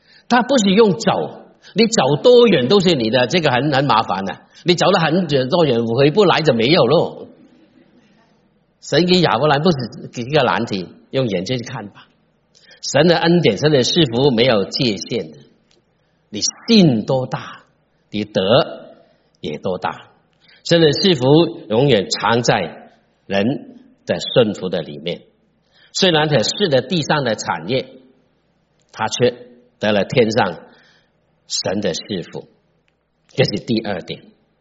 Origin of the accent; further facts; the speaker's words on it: China; 我问弟兄姐妹，特别是我们中国人，弟兄们，你爱不爱你的太太？